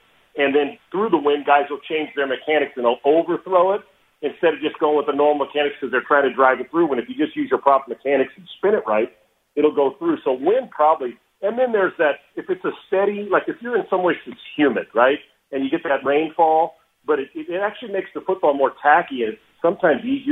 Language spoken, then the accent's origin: English; California, United States; now in Texas, United States; Now, I grew up in California. I grew up in California, obviously, and then, spent time all over playing, but I played in Minnesota, Winnipeg, in San Diego, and now I'm in Texas.